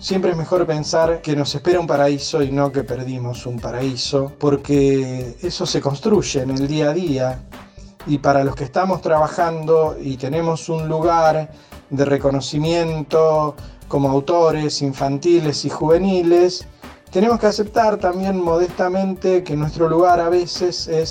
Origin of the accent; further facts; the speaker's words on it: Lincoln, Buenos Aires Province, Argentina; lo presenté en la Biblioteca Popular Domingo Faustino Sarmiento de mi pueblo, de Lincoln